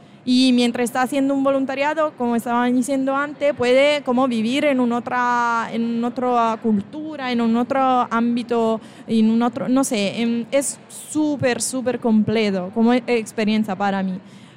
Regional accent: Italy; Spanish is a second language; now in Spain; Esto también para mí, como yo soy italiana y estar en España, bueno, italiano y español es un poco parecido

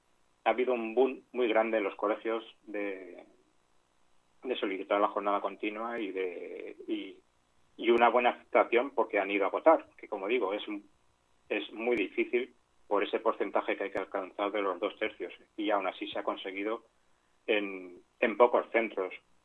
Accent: Rivas-Vaciamadrid, Community of Madrid, Spain; yo vivo enfrente de un colegio, yo soy de Rivas y vivo justo enfrente del colegio en el que fue mi hijo mayor

